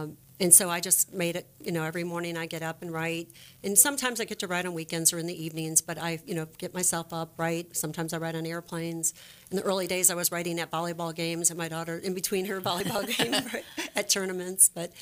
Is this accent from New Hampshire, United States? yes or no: no; Chicago, Illinois, United States; born there; I wasn't born in Texas. I was born in Chicago, but I lived there for 30 years.